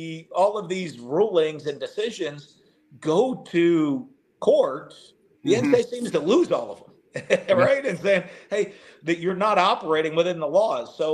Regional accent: Northeast, United States; listen, I'm from the Northeast.

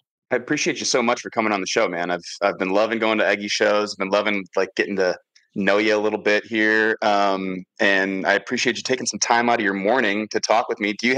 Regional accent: Wisconsin, United States; I grew up in Wisconsin really.

